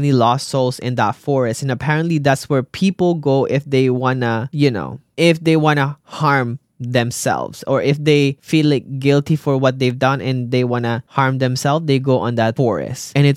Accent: Mexico; I'm from Mexico.

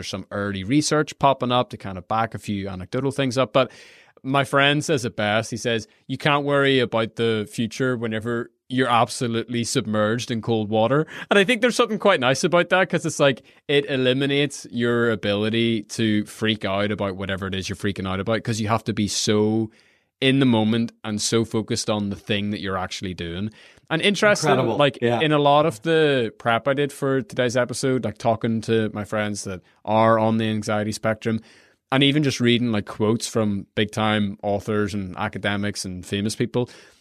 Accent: Ireland; growing up in Ireland, we swim in the sea year round.

